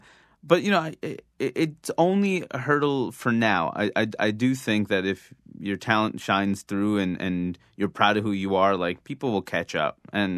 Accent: Queens, New York, United States; But other than that, like, it was wonderful growing up in Queens.

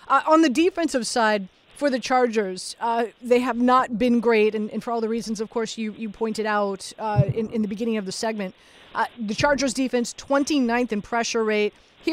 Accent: Miami, Florida, United States; born and raised in Miami, grew up a Steelers/Dolphins fan, of course.

